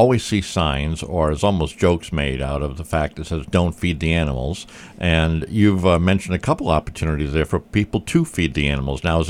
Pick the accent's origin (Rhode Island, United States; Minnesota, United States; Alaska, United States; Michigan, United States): Rhode Island, United States; because I grew up in Rhode Island and that was a favorite thing to do.